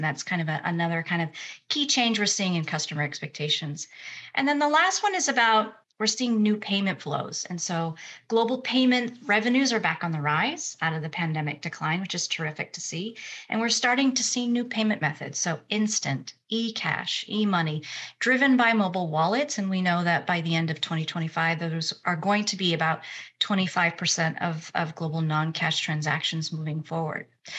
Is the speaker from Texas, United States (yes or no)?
yes; Houston, Texas, United States; moved away as an adult; I grew up in Houston in Texas, and out of school, I joined a consulting firm